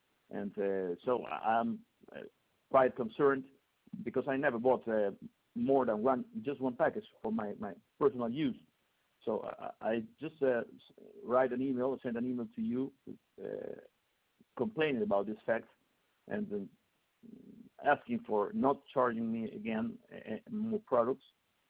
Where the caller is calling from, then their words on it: Lima, Peru; first language Spanish; English is a second language; I'm calling from Lima, Peru. So my language is Spanish. So please be patient about my poor English.